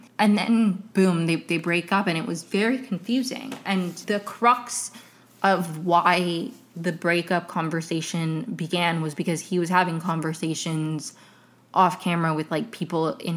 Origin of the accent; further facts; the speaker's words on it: Venezuela; I'm from Venezuela.